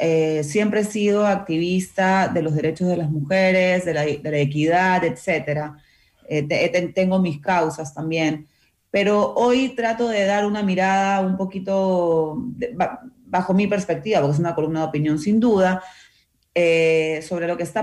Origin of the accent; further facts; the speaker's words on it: Peru; accent: Peruvian; also born or lived in Chile; now in Ecuador; cuando me voy a Perú me dicen que ya hablo como ecuatoriana.